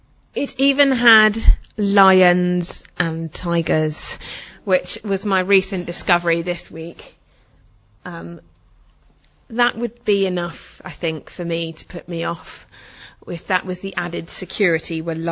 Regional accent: Hong Kong; accent: English; now in England; And although I sound very English, I've only lived in England for a third of my life. I grew up in Hong Kong, hence my Chinese dress.

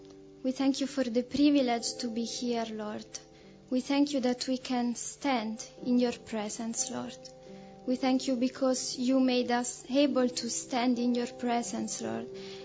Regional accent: Italy; I'm 20 years old and I come from Italy.

